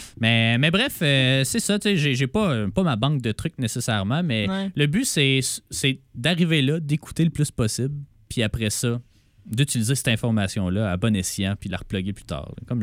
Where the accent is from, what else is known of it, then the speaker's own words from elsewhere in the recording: Sherbrooke, Quebec, Canada; Ça m'a donné l'occasion de dire que je suis de Sherbrooke